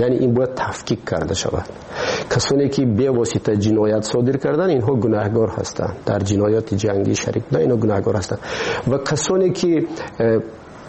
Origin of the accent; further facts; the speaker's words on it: Tajikistan; ما تاجیک هستیم، همین است وطن ما، ما همین وطنمونه خودمون باید آباد کنیم